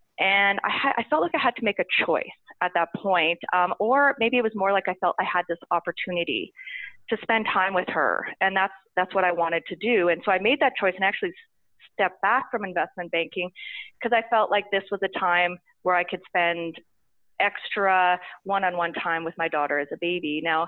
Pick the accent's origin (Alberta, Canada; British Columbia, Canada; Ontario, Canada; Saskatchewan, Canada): Saskatchewan, Canada; I was from Saskatchewan. I'd went to university there